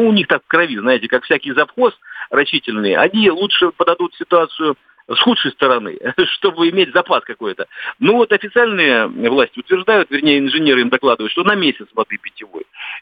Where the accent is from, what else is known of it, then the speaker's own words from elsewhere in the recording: Donbas, Ukraine; Мне эта история, вот как уроженцу Донбасса, очень не нравится.